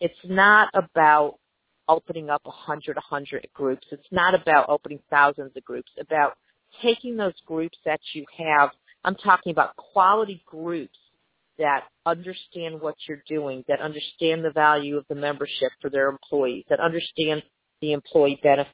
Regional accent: Connecticut, United States; now in Georgia, United States; I'm originally from Connecticut. As you can tell, I'm not from Georgia.

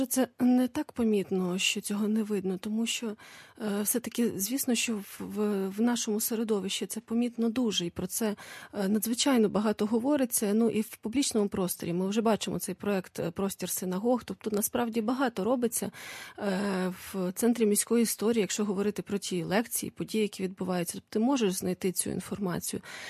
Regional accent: Lviv, Lviv Oblast, Ukraine; я львів'янка, але я не до кінця почуваюся львів'янкою, тому що я не маю цих старих-старих спогадів в родині.

